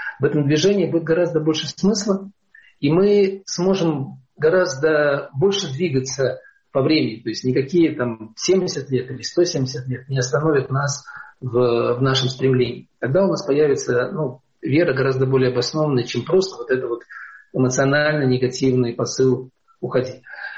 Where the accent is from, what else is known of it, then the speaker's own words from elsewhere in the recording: Belarus; мы сами белорусы.